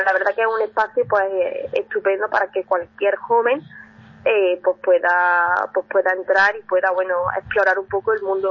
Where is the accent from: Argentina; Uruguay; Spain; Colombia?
Spain; Andalusia; Yo, por mi acento, bueno, pues yo creo que ya se nota que yo vengo del sur, de Andalucía.